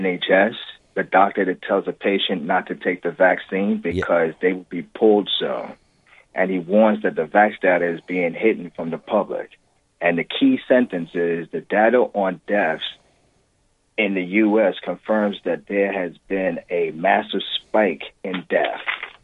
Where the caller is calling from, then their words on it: New York, United States; from New York.